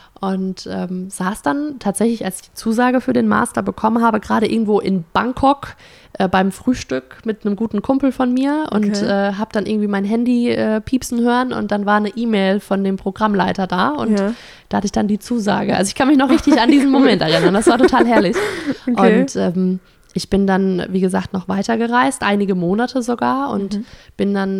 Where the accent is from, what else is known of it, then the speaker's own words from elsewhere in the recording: Weinheim, Baden-Württemberg, Germany; ich komme aus Weinheim, südlich von Frankfurt. Also es ist nochmal ein paar Kilometer südlich.